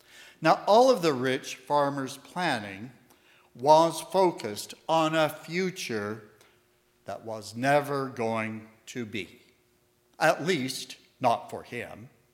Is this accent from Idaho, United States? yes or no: yes; Ashton, Idaho, United States; that any of us who have grown up in an agricultural community, such as here in American Falls, or my hometown, Ashton, sometimes Kilgore, the crops were so plenteous